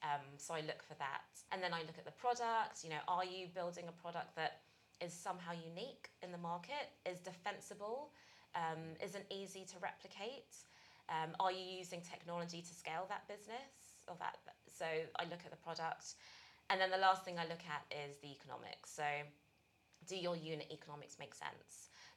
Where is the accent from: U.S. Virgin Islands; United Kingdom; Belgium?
United Kingdom; my background is I'm Nigerian, but as my accent gives away, I was born and bred in the UK.